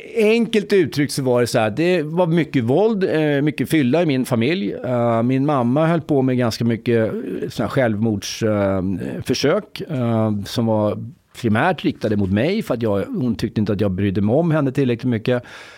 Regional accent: Sätra, Stockholm County, Sweden; born or raised there

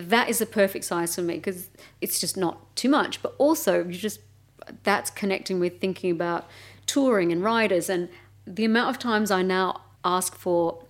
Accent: Melbourne, Victoria, Australia; I'm from Melbourne.

